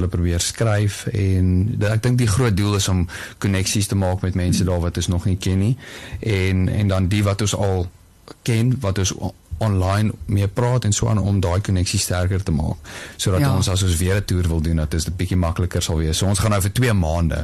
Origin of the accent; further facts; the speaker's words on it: Paarl, Western Cape, South Africa; maar ek is van die Parel julle, en ek is van Zuid-Afrika.